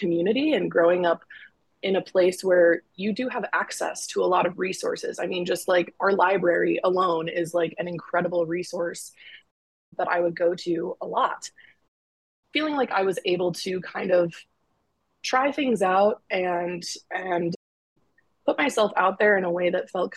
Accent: Northbrook, Illinois, United States; I think what was really nice about growing up in Northbrook was being able to kind of like sift my way through people

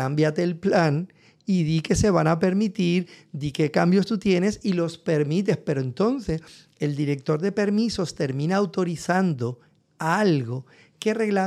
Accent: Valencia, Valencian Community, Spain; Como yo me crié en Valencia

